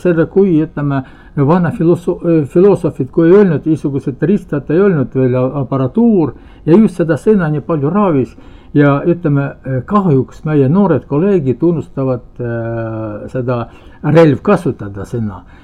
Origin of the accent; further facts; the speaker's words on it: Shepetivka, Khmelnytskyi Oblast, Ukraine; Estonian is a second language; now in Estonia; Ja Ukrainast pärit olen, see on Kiivi, Lvovi vahel, üks on Hmelnitski oblast. Hmelnitski oblast ja Šepetovka-Linn.